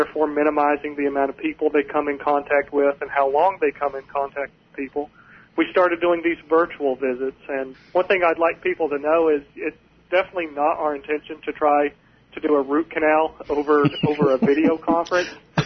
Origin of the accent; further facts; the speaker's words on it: Spruce Pine, North Carolina, United States; I was raised in Spruce Pine out on Grassy Creek, lived there my whole life